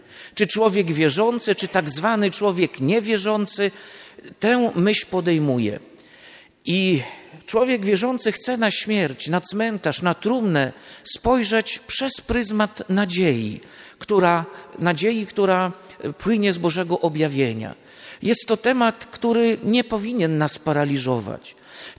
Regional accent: Węgrów, Masovian Voivodeship, Poland; Pochodzę z Węgrowa, nieduża miejscowość na wschodzie Polski, obecnie w diecezji drohiczyńskiej

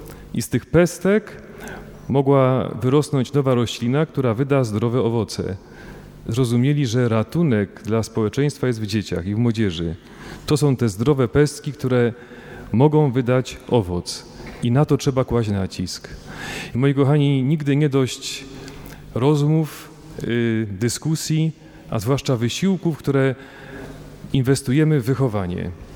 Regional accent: Silesian Voivodeship, Poland; Pochodzę z diecezji bielsko-żywieckiej.

